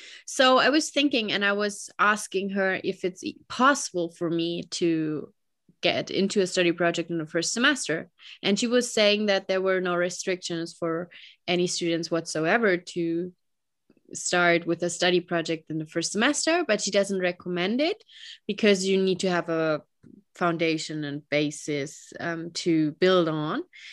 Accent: Germany; English is a second language; because I'm from Germany, and I think for everyone that is coming to Germany, it makes sense to stay in Germany. But as a German, I only have the German perspective

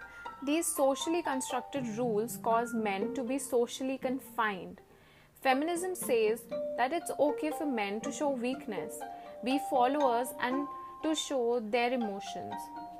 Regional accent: India; I come from India

